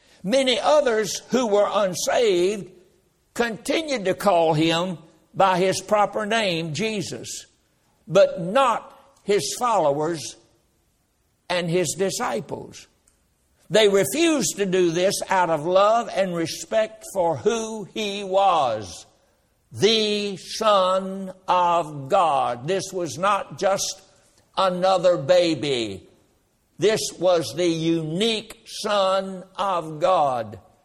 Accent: Durham, North Carolina, United States; born there; since I was born in Watts Hospital in Durham, North Carolina, I don't know what my mother had been drinking.

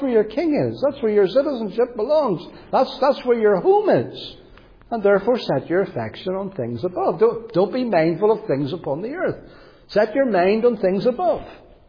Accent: United Kingdom; that we're British, we're not embarrassed by being British, we're not ashamed of it

